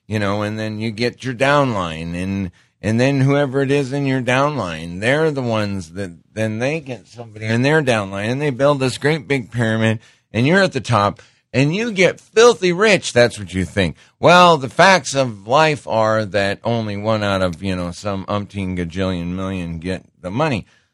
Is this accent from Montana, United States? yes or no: yes; Great Falls, Montana, United States; I know I grew up in Great Falls, Montana, where the Duncan family comes from.